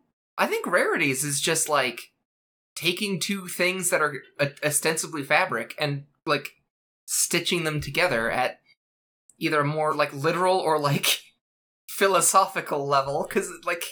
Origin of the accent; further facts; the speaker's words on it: Canada; I grew up in Canada, and now I'm just...